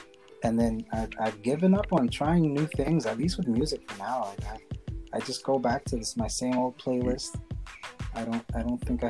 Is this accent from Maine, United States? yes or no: no; Corona, New York, United States; I grew up in Corona. I live one station away from the stadium.